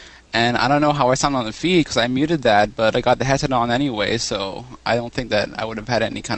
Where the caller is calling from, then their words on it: Culver City, California, United States; Yeah, from Culver City specifically. It's a big town.